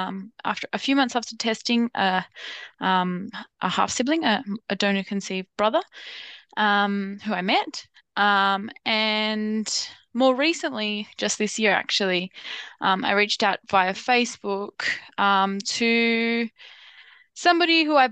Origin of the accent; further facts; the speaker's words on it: New South Wales, Australia; born there; I was born in New South Wales, in a different jurisdiction. And I grew up knowing that I was donor conceived my whole life.